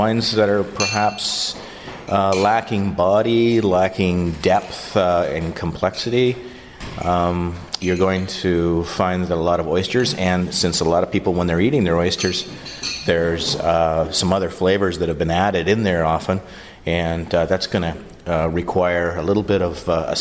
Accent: Penticton, British Columbia, Canada; I'm from Penticton.

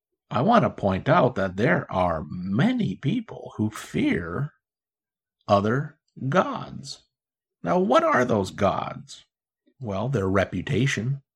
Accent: United States; as an American, my heart has been very heavy over these past, three, 4 years at least

